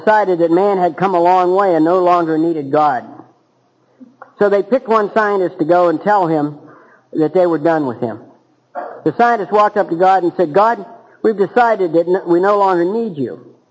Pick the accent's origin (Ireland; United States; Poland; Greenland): Ireland; Now, I'm the second child, the eldest son in a family of 11 children. Okay? I'm Irish.